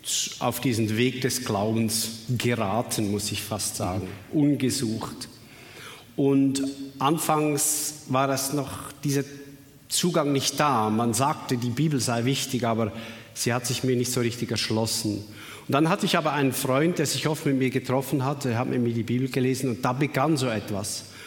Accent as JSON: {"language": "German", "country": "Switzerland", "said": "Denn bei uns in der Schweiz, wenn ich irgendwo bin"}